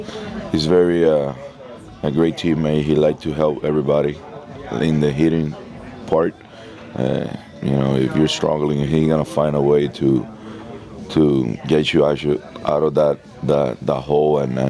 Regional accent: Fort Lauderdale, Florida, United States; You know, we're from Fort Lauderdale. You know, we're very close

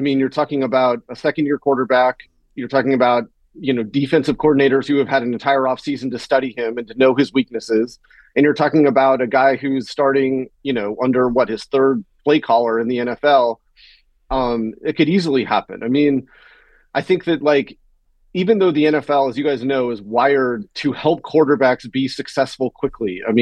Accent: Boulder, Colorado, United States; I was born in Colorado and grew up part of my life in Boulder

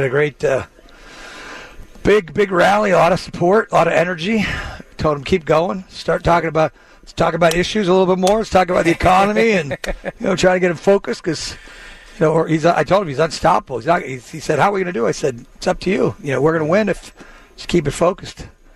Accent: Pennsylvania, United States; They get off the bus in my hometown there in my home county. Well, they were in Beaver County.

